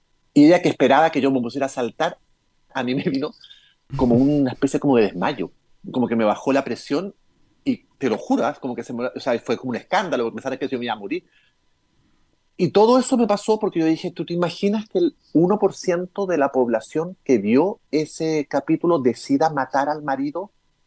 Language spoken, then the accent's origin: Spanish; Chile; Yo lo pensé desde el punto de vista como chileno